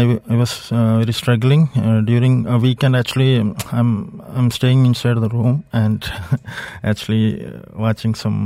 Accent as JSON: {"language": "English", "region": "Kerala", "country": "India", "lives_now": "Dubai, United Arab Emirates", "said": "Yeah, actually, I moved from Kerala state in India. It was very monsoon season. The rain was like 2-3 days in my state, mm-hmm, continuous. And when I moved to Dubai on August 2015, that was peak summer."}